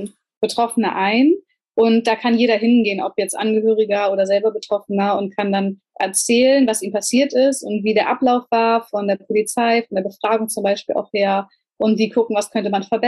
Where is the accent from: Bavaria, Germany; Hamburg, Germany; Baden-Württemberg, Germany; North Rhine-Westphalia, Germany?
Hamburg, Germany; ich komme aus Hamburg und bin aber ursprünglich an der Küste geboren.